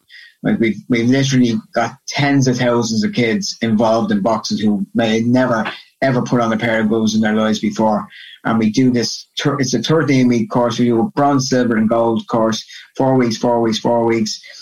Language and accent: English; Dublin, Leinster, Ireland; I'm from originally from Kilmarnock and Talla. Which is on the south side, more west side of Dublin. And I lived there until I was about 12. And I moved over the north side to Portmarnock.